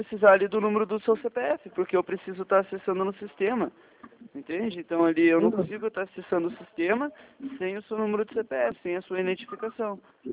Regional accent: Curitiba, Paraná, Brazil; eu sou daqui de Curitiba, do Paraná.

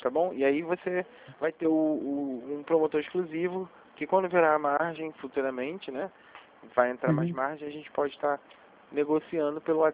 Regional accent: Paracambi, Rio de Janeiro, Brazil; Sou de Paracambi, né?

